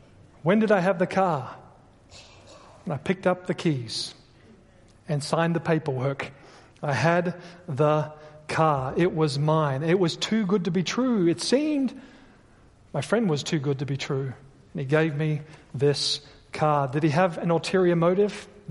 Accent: Australia; moved away as an adult; And I was here from Australia. I came when I was 19.

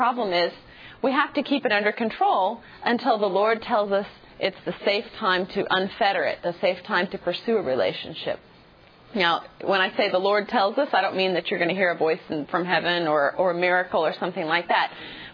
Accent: United States; my husband is from Africa, and I grew up in America.

